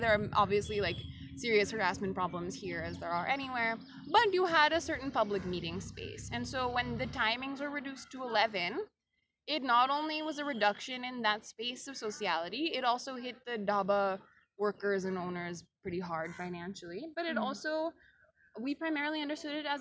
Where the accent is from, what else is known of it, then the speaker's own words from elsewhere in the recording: Frenchtown, New Jersey, United States; now in India; I'm from the United States. I'm from Frenchtown, New Jersey.